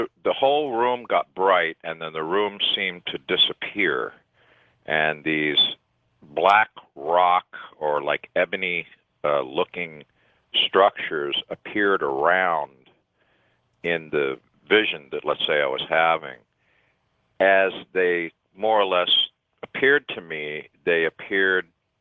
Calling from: Anaheim, California, United States

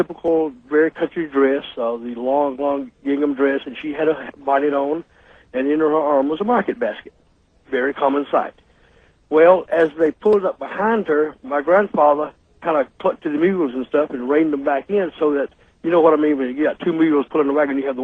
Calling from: Warner Robins, Georgia, United States; Warner Robins, Georgia.

